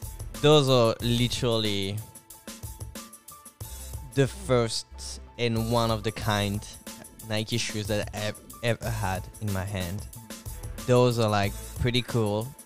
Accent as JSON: {"language": "English", "country": "France", "second_language": "English", "said": "I'm from France and I don't like Air Maxes at all."}